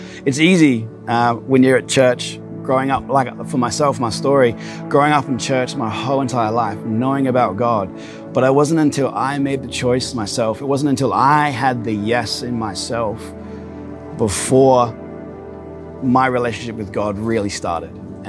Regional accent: South Australia, Australia; I'm from the Barossa.

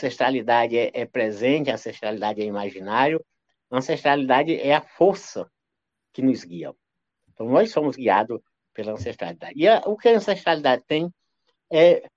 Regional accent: Piauí, Brazil; eu nasci no Vale do Rio Berlenga, num local onde a Caatinga, os Cerrados, a Mata Atlântica, a pré-Amazônia, os cocais se encontram. Ou seja, eu nasci em uma encruzilhada de biomas. Nasci e fui criado nesse ambiente

